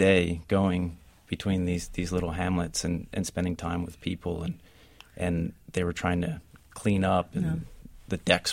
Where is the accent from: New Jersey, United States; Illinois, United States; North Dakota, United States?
New Jersey, United States; because I'm from Cumberland County, I'm from the Bay Shore, I was home.